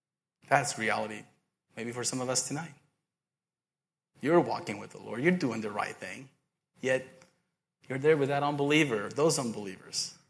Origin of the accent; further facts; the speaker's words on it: Costa Rica; English is a second language; moved away; When I moved here from Costa Rica, that's where I'm from, if you haven't noticed my British accent, that was a joke.